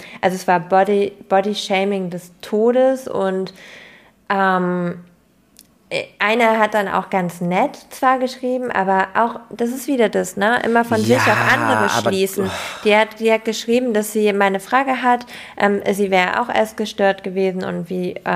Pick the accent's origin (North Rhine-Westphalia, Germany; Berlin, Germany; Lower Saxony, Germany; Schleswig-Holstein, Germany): Lower Saxony, Germany; Ich komme ja aus Ostfriesland und wir hatten da ja Zara und so gar nicht so in unmittelbarer Nähe.